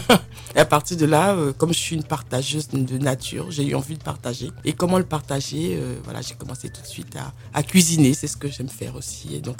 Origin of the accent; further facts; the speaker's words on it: Bouaké, Vallée du Bandama, Côte d’Ivoire; moved away as an adult; now in Europe; Oui, je suis née en Côte d'Ivoire, j'ai grandi dans le centre de la Côte d'Ivoire